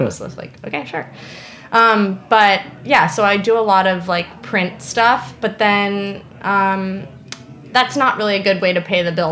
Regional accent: New York, United States; And then I was like Deli, because I'm like a New Yorker

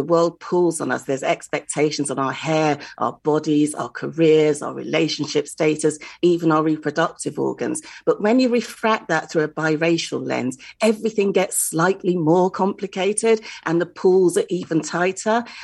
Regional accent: Nigeria; I know it's happened to me when I go back to visit my dad in Lagos. A few years ago, I handed over my passport, my Nigerian passport

